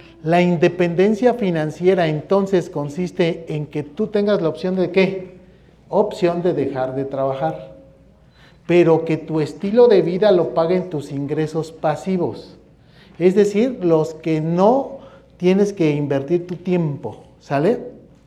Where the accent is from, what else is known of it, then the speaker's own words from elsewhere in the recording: Huajuapan, Oaxaca, Mexico; also born or lived in Xalapa, Veracruz; Yo tenía una casa en Jalapa cuando yo estuve en Jalapa, Veracruz, varios años, luego me vine a Oaxaca otra vez, yo soy de Huajuapan, pero aquí tengo toda mi vida casi.